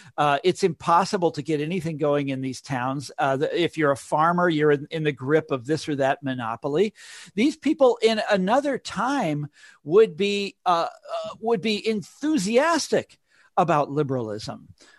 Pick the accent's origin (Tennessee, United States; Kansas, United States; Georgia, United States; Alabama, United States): Kansas, United States; Kansas City; I grew up in the Kansas side, but like five blocks